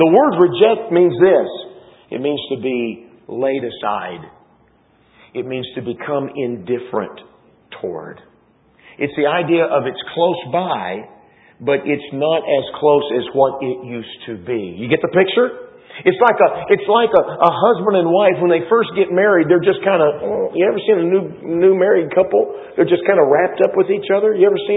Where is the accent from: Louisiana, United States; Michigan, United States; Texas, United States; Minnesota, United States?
Texas, United States; born there; I'm a Texan by birth.